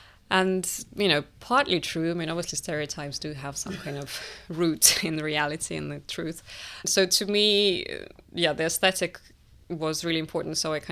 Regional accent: Russia; when I told people that I am from Russia or am writing a book about Russian food

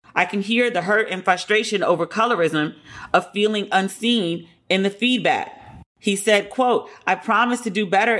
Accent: Puerto Rico; And I'm from Puerto Rico. I know my character's not supposed to like it, but I can't disparage it. Like, I can't say these things as a Puerto Rican woman about Puerto Rico.

